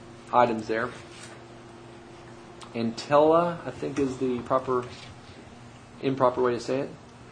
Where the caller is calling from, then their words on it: Missouri, United States; I'm calling from Taney County, Missouri on the Board of Equalization.